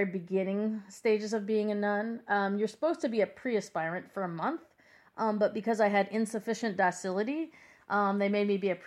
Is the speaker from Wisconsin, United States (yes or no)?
yes; Hartford, Wisconsin, United States; now in New York, United States; I grew up in Hartford, Wisconsin